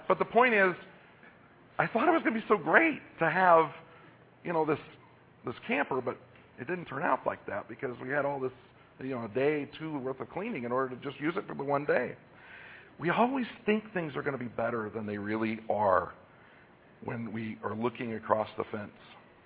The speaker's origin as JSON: {"language": "English", "region": "Iowa", "country": "United States", "said": "I'm from Iowa. We get plenty of snow."}